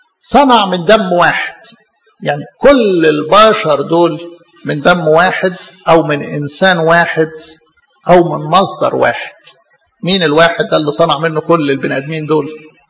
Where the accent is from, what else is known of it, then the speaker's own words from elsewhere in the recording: Egypt; born there; انا اتولد مصري